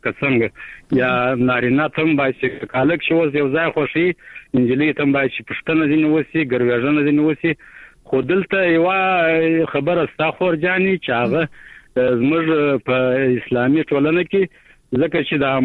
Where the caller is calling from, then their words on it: Kandahar, Afghanistan; ما د شایسته کندار څخه د ټلیفون په کرښه